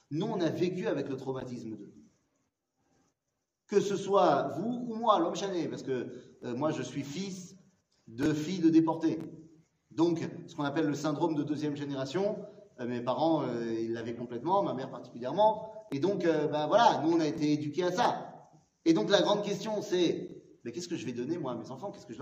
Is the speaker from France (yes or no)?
yes; France; Parce qu'on a grandi en France, parce qu'on connaît l'exil